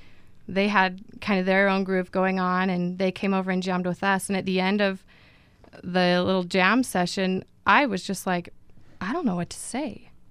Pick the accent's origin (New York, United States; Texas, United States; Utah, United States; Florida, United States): Utah, United States; Salt Lake City; I mean Brian's from West Virginia, we're from Salt Lake, Bronx from the East Coast